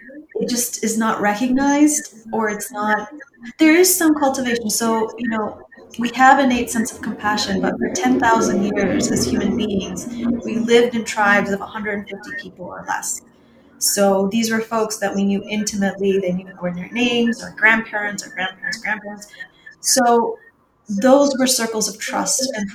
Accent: Sri Lanka; now in United States; I'm married to a Polish man. I'm from Sri Lanka. I'm practicing Tibetan Buddhism in America. I lived everywhere.

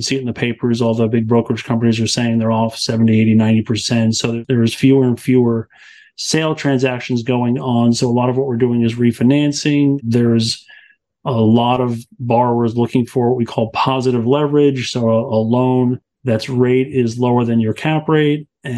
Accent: New York, United States; I'm originally from New York.

